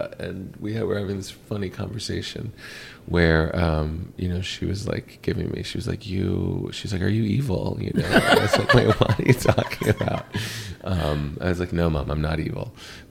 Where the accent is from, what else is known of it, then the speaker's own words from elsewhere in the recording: Pittsburgh, Pennsylvania, United States; I grew up in Pittsburgh, PA.